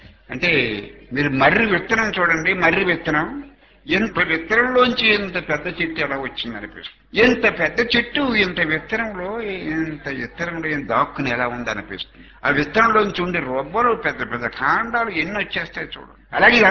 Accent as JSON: {"language": "Telugu", "town": "Korikollu", "region": "Andhra Pradesh", "country": "India", "tie": "born or raised there", "said": "మాది ఈ ఊరు కాదు, మాది కోరికొల్లు."}